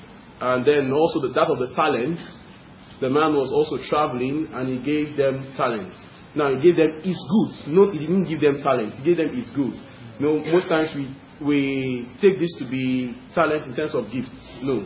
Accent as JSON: {"language": "English", "country": "Nigeria", "said": "I hope you can understand my accent. I know I'm a Nigerian."}